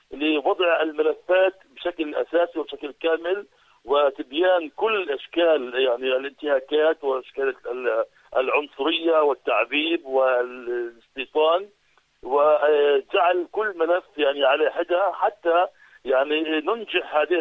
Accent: Palestine; لذلك علينا نحن كفلسطينيين وكعرب وكمسلمين وكل يعني المعادين الإمبريالية والصهيونية

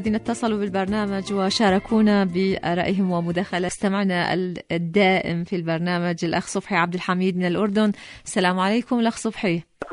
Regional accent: Iraq; من العراق

